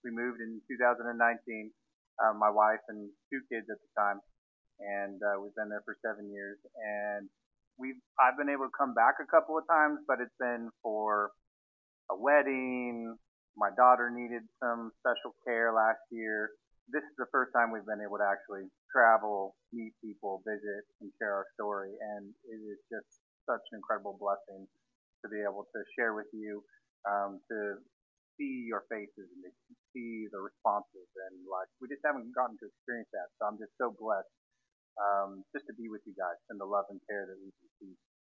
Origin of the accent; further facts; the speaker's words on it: Washington, United States; now in Redding, United States; I'm originally from Washington State. My wife grew up in California. I went down there for college, got married.